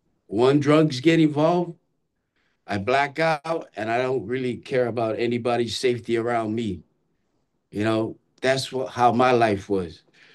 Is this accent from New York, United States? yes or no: no; Hawaii, United States; moved away; I grew up, born and raised in Hawaii. Came here for a better education, but I ended up gangbanging.